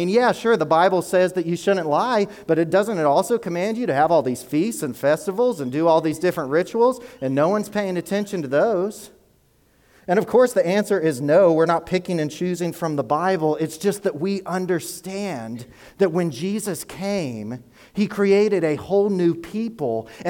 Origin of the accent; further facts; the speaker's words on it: Georgia, United States; I grew up in Georgia.